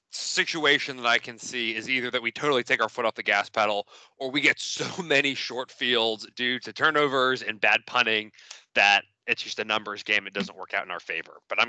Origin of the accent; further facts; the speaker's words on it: the South, United States; because I'm from the South and I was in New York last week and it was like 50 and I was cold